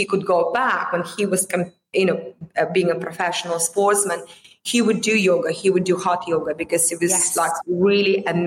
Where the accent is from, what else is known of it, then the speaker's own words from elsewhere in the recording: Russia; moved away; when I came from Russia, it was just not like, I didn't know what it was.